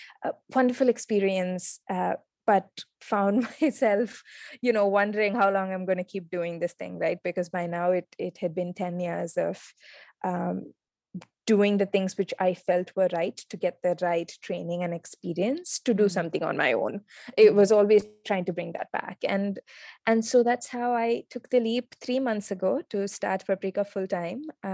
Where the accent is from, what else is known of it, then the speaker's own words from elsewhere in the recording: Chennai, Tamil Nadu, India; So I grew up in Madras, a lot around South Indian values of living simply, living frugally